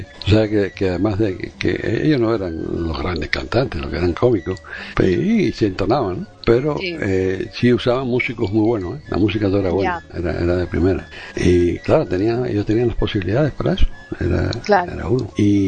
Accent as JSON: {"language": "Spanish", "country": "Cuba", "tie": "born there", "said": "Y yo no soy gallego, yo nací en Cuba, ¿no?"}